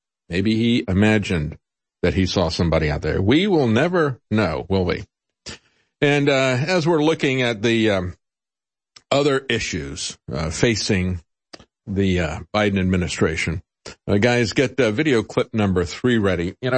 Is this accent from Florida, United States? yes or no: yes; Florida, United States; Growing up in Florida, we had a lot of people who had escaped Castro's Cuba.